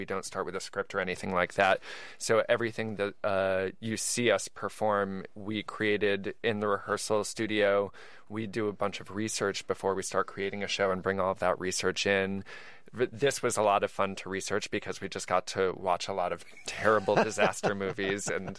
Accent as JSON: {"language": "English", "region": "East Coast", "country": "United States", "tie": "born or raised there", "said": "Well, I think about growing up on the East Coast, and I remember, I think I was maybe 8 years old when Hurricane Gloria hit."}